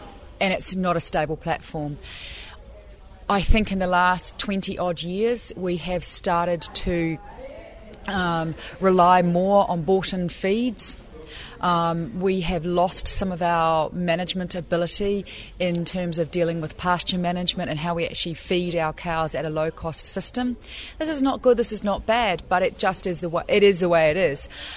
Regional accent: New Zealand; I'm from New Zealand, from the Shaky Isles at the moment.

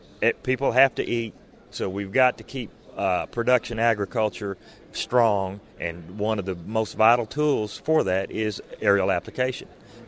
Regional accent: Arkansas, United States; I'm from Arkansas, have a two-airplane operation with a partner

